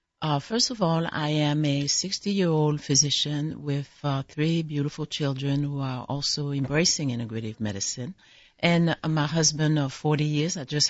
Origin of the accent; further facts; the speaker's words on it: France; I grew up in France, and my mother is a farmer.